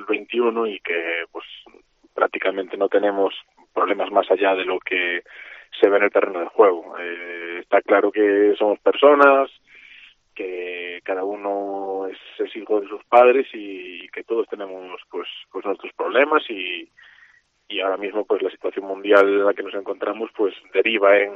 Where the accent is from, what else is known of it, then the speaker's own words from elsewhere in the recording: Galicia, Spain; now in Salamanca, Spain; estoy muy a gusto en Salamanca porque la gente es profesional, pero yo que soy gallego de pura cepa, claro. pues noto, no sé, me noto como un extranjero.